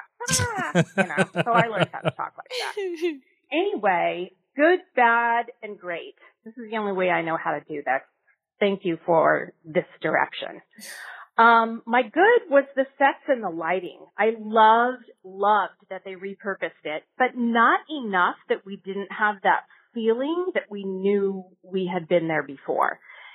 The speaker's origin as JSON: {"language": "English", "town": "Boston", "region": "Massachusetts", "country": "United States", "tie": "born there", "also_born_or_lived": "California", "said": "I was born in Boston."}